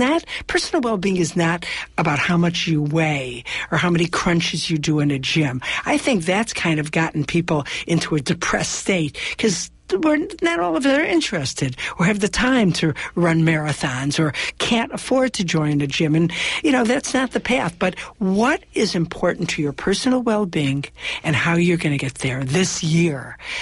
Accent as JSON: {"language": "English", "region": "Midwest", "country": "United States", "tie": "born or raised there", "said": "I grew up in the Midwest and had a little family house up in the Northwoods of Wisconsin."}